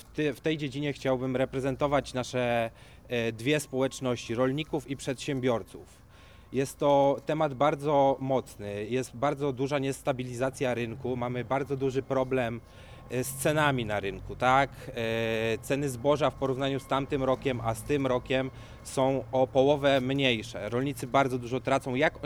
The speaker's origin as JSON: {"language": "Polish", "town": "Ujazd", "region": "Łódź Voivodeship", "country": "Poland", "said": "Pochodzę z mojej małej ojczyzny. Teraz już od 1 stycznia miasta Ujazd. Mamy drugie miasto w powiecie tomaszowskim"}